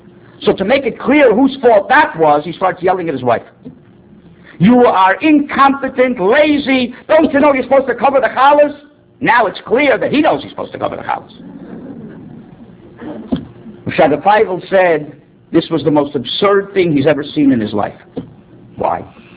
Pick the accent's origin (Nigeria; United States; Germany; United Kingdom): United States; Miami, Florida; I grew up in Miami, and I attended the Hebrew Academy there